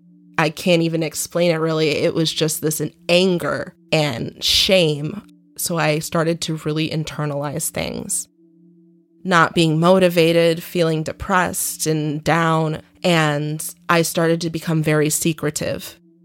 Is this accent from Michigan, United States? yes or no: yes; Michigan, United States; And growing up in Michigan, it was very hard because nobody would think my mom was my mom.